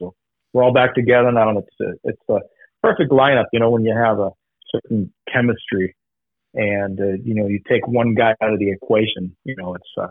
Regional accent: Sweden; English is a second language; now in Los Angeles, United States; I live in Los Angeles since 31 years. And but I was born and raised in Sweden. So my family's here.

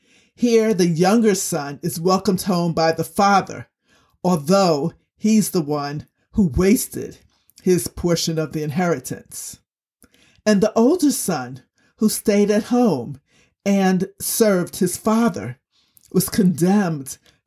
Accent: Newark, New Jersey, United States; I grew up in Newark, New Jersey, often called Brick City. We didn't sow seed or have sheep. We did, however, have dangerous roads to walk down.

